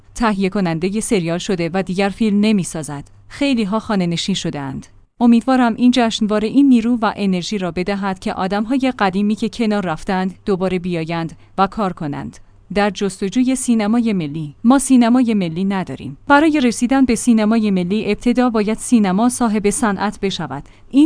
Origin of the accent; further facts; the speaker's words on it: Iran; ما ایرانی هستیم. یک چیزهایی برایمان حرمت دارد.